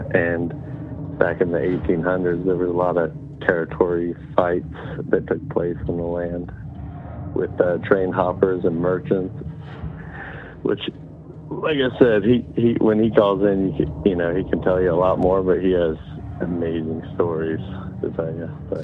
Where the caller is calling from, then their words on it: Ohio, United States; Hey, Braden. … from Ohio.